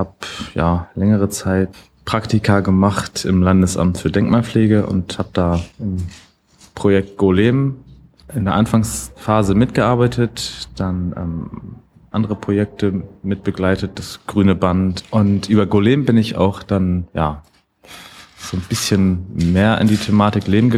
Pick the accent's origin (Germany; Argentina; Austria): Germany; Lübeck, Schleswig-Holstein; now in Leipzig, Germany; Ich komme eigentlich von der Ostsee, also aus Lübeck. Bin jetzt seit fast 12 Jahren in Leipzig und werde auch ein bisschen länger noch in Mitteldeutschland bleiben wahrscheinlich.